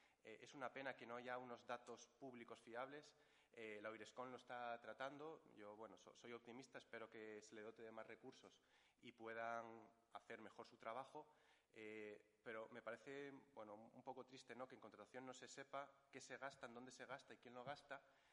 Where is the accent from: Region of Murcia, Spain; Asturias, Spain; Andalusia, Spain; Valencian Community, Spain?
Asturias, Spain; Oviedo; a miña nai é de Lugo, soy medio gallego, aunque siempre pues, nací en Oviedo, estudié en Oviedo, me trabajo en Oviedo, pero bueno, que me considero muy, muy gallego